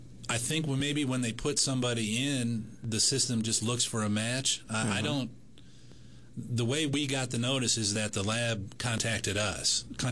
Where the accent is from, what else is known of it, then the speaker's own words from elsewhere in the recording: Michigan, United States; as you might be aware, I grew up in Michigan.